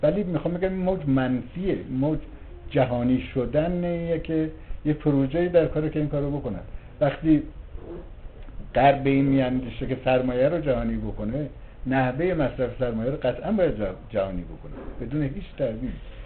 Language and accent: Persian; Iran; بعد گفت تو کجایی هستی؟ گفتم ایرانی.